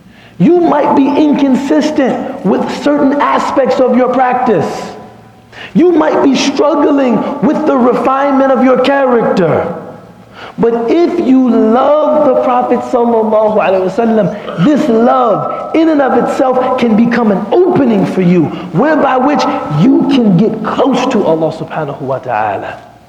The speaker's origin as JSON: {"language": "English", "town": "Chicago", "region": "Illinois", "country": "United States", "said": "I'm from Chicago, he may be nervous."}